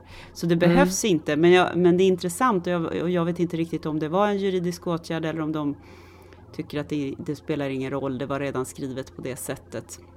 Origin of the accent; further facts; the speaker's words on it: Stockholm, Stockholm County, Sweden; jag har vuxit upp i Tensta